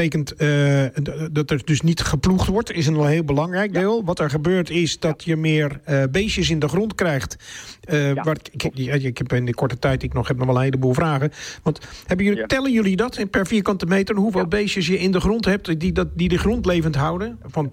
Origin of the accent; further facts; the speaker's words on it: Rijnsburg, South Holland, Netherlands; Want ik kom zelf uit Rijnsburg.